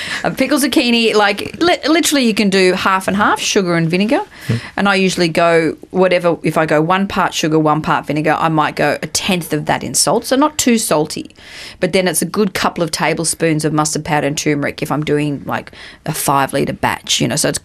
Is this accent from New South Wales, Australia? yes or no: no; Brisbane, Queensland, Australia; born there; I was born in Brisbane, so, you know, I do love Queensland.